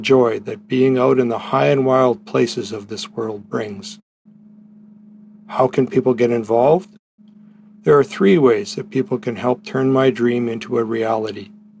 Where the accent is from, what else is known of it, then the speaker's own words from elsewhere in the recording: Smithers, British Columbia, Canada; I'm from Smithers, British Columbia, and I would like to welcome you